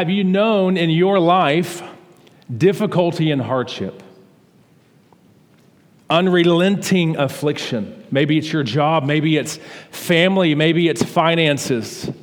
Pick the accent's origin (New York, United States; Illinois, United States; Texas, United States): Texas, United States; Houston; I'm not from Dallas. I don't know if this is better or worse. I'm actually from Houston.